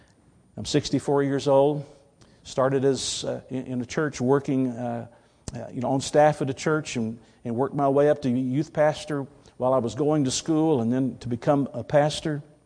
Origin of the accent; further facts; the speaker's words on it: Atlanta, Georgia, United States; my wife and I were raised in Atlanta, Georgia